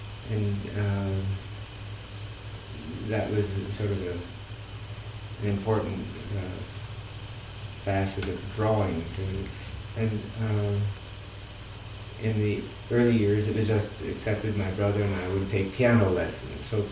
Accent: Spokane, Washington, United States; born there; moved away as an adult; Well, I was born in Spokane, Washington, and left home when I was drafted in 1945, 18, so apart from a short visit later, I have usually been in the East or in Michigan.

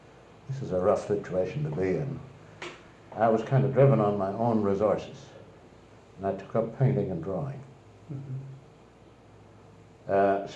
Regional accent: Germany; I was born in Germany of American parents, and therefore an American citizen from birth. And I didn't get out of Germany until after the First World War

